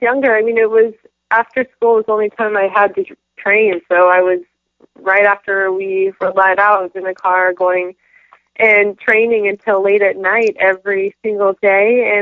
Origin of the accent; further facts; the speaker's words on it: California, United States; I just really wanted to be back here. I mean, it is home to me, and I grew up here, and my family's here.